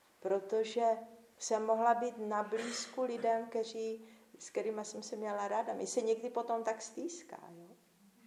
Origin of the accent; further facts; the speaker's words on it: Moravia, Czechia; pocházím tady z Moravy